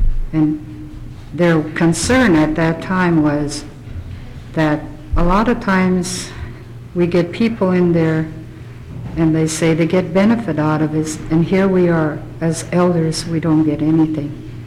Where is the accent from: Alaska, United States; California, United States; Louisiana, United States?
Alaska, United States; Angoon; a shareholder from Shattuck in Sealaska, born and raised in Angoon.